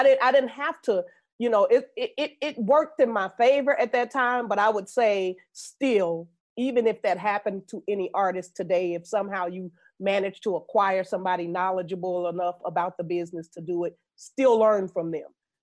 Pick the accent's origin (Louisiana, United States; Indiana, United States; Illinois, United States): Illinois, United States; Chicago; You have to understand, I come from Chicago, the West Side, Lawndale neighborhood.